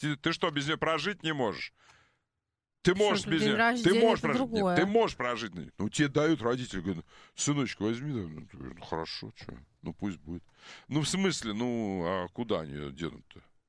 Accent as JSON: {"language": "Russian", "region": "Kamchatka Krai", "country": "Russia", "moved": "as an adult", "lives_now": "Moscow, Russia", "said": "в 19 лет я приехал в Москву с Камчатки, один, с 700 рублями в кармане."}